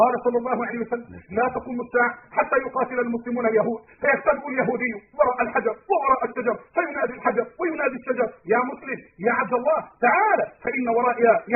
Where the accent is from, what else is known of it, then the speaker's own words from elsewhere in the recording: Egypt; عشان أنا مصري